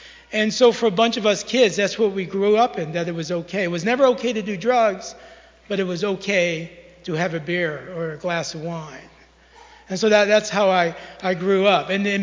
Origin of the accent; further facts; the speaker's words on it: Syracuse, New York, United States; I was raised in Syracuse, New York. So I am a Yankee.